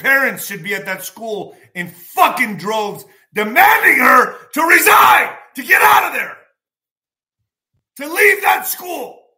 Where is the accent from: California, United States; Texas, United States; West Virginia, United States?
Texas, United States; El Paso; it's here in my hometown of El Paso.